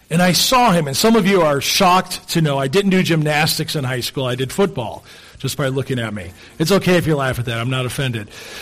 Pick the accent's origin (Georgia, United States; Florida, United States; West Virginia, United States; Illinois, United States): Illinois, United States; Oswego; I was at a pastor's conference in my hometown of Oswego, Illinois.